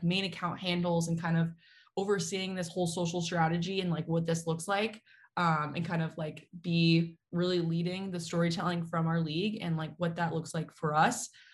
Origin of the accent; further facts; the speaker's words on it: Texas, United States; So I'm originally from Texas.